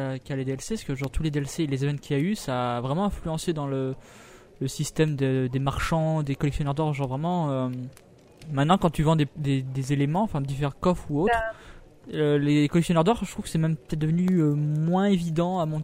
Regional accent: France; Je suis français, madame.

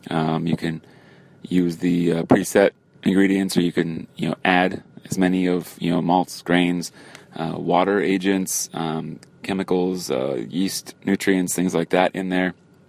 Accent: California, United States; I am from South Orange County, California.

